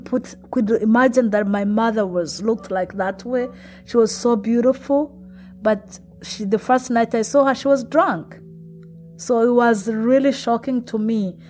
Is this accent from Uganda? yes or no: yes; Uganda; I grew up in Uganda until when I finished high school.